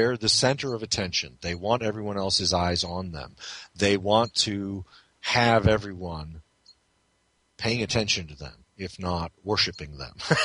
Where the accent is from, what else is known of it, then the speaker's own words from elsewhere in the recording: St. Louis, Missouri, United States; I'm male, I was raised Catholic, I was raised in St. Louis, I was raised by this kind of family, I went through 12 years of Catholic school